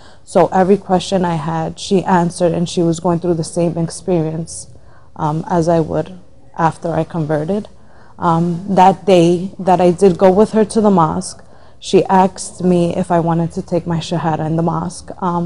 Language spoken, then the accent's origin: English; Jersey City, New Jersey, United States; I'm born and raised in Jersey City. My parents are from Colombia and from Italy.